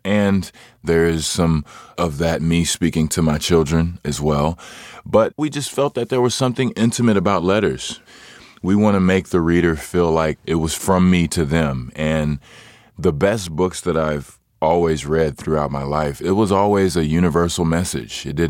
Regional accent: Hutchins, Texas, United States; I am originally from Hutchins, Texas.

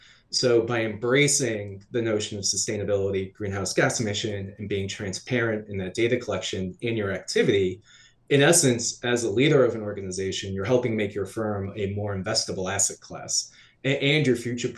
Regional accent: Connecticut, United States; So here in the U.S. and in my hometown of Connecticut now, we just raised the redemption rate from 5 cents to 10 cents.

